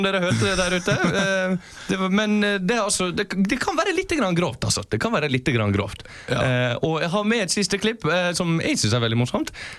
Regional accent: Førde, Vestland, Norway; der jeg kommer fra da, på Førde

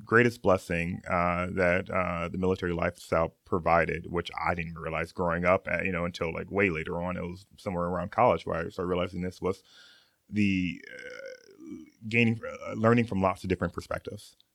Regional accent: Okinawa, Japan; also born or lived in Italy; there was a time when I was growing up in Japan where I just wanted to be off the island of Okinawa.

